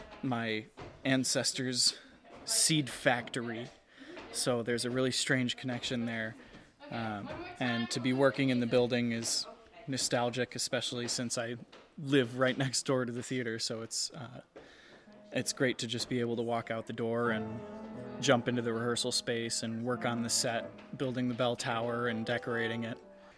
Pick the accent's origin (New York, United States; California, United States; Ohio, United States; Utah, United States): New York, United States; Jamestown; I'm actually from Jamestown, New York, just about 40 minutes down the road.